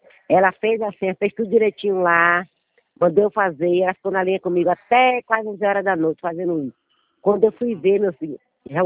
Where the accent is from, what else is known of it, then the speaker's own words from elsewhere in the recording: Itaberaba, Bahia, Brazil; E eu moro na Bahia, sou de Itaberaba, interior da Bahia, da Chapada Diamantina.